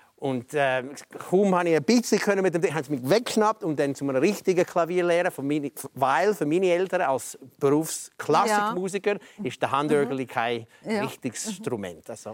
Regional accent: New York, United States; German is a second language; Ich bin aufgewachsen in New York. New York ist eine grosse Stadt mit vielen Leuten.

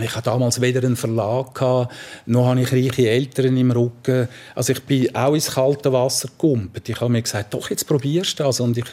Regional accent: Zurich, Switzerland; aufgewachsen in Zürich-Albisrieden, also Stadtkreis 9, unter dem Uetliberg, das heisst sehr viel Natur in der Nähe. Albisrieden hat damals einen nahezu dörflichen Charakter gehabt, das hat mir auch sehr gut gefallen. Dann aber das Städtische war auch sehr nah, weil wir sind 20 Meter entfernt von der Tramschleife

